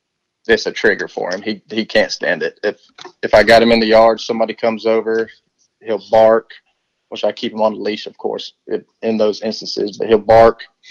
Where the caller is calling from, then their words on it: Florida, United States; Up in the panhandle around right outside of Tallahassee.